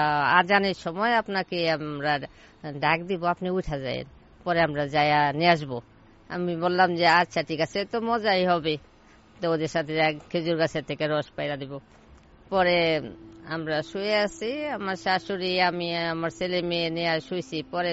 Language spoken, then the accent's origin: Bangla; Dhaka, Dhaka Division, Bangladesh; আমি তো ঢাকার মেয়ে, তো আমার বিয়ে হয়েছে ফরিদপুরে।